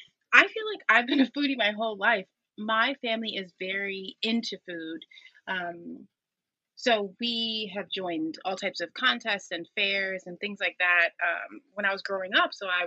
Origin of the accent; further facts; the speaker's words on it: Houston, Texas, United States; born there; now in New York, United States; And so I was born in Houston, Texas, but when I moved to New York